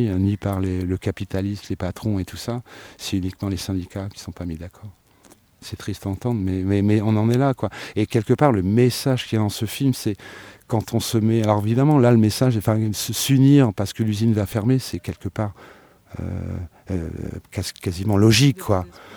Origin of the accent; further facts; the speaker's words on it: Hauts-de-France, France; j'habite Tourotte, c'est à 5 km d'ici, je suis du coin, je suis pas de Paris